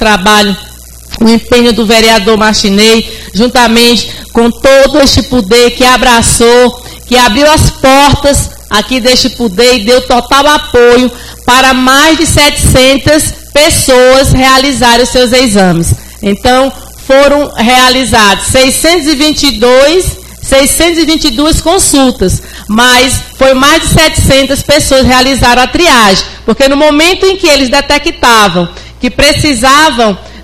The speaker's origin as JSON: {"language": "Portuguese", "town": "São João dos Patos", "region": "Maranhão", "country": "Brazil", "tie": "born or raised there", "said": "a prefeita de São João dos Patos, minha conterrânea, minha terra natal"}